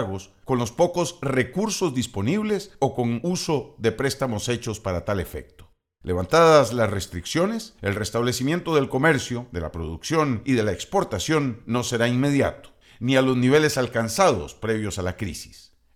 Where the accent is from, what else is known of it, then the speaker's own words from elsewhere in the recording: Costa Rica; Somos los costarricenses quienes con nuestro consumo e impuestos a nuestro ingreso sufragamos los costos del Estado.